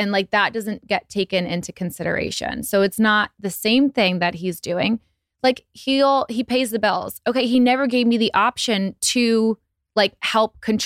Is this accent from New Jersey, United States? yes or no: yes; Hillsborough, New Jersey, United States; It's like Hillsborough. It's like in the middle sort of New Jersey. It's so, kind of a little bit north of Princeton.